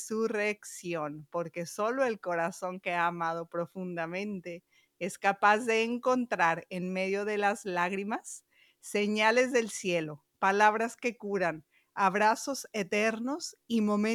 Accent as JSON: {"language": "Spanish", "country": "Mexico", "said": "incluso yo que soy mexicana, me simbra el corazón"}